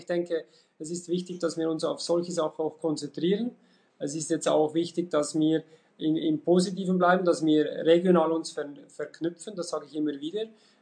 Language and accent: German; Switzerland; Und ich habe jetzt ein kleines Beispiel bei uns in der Schweiz.